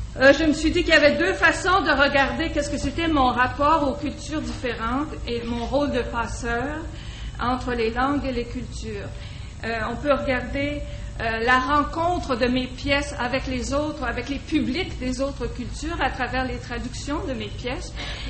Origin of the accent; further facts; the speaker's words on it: Montreal, Quebec, Canada; Je suis née à Montréal de parents québécois, tous les deux d'ascendance française. J'ai grandi à Montréal. J'ai fait mes études dans les écoles francophones de Montréal et j'ai vécu toute ma vie au sein de cette culture.